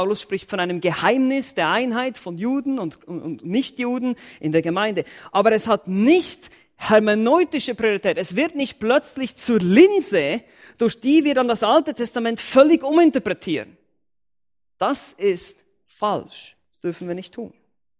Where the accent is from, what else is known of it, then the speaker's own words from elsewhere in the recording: Switzerland; Ich meine, ich bin aus der Schweiz, wir haben sehr viele Berge da.